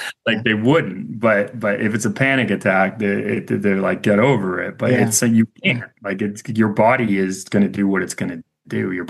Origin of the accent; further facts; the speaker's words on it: London, Ontario, Canada; which is here in my hometown, London, and they focus on helping youth with depression.